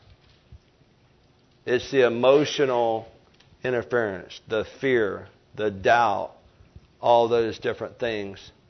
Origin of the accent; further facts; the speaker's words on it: Alabama, United States; I did tell you I'm from Lower Alabama, right? Barely got out of high school, L.A., Lower Alabama.